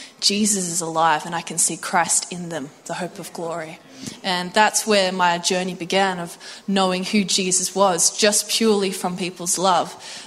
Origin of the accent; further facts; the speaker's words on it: Tascott, New South Wales, Australia; now in Matcham, Australia; I'm born and bred coastie. So I grew up in Tascot. So we have a few Tasconians. And now I live with my husband and his family in Matcham. So still around here.